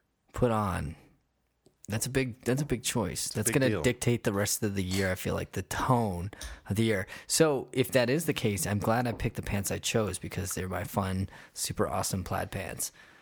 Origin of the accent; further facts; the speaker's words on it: New York, United States; also born or lived in North Carolina; because I grew up in New York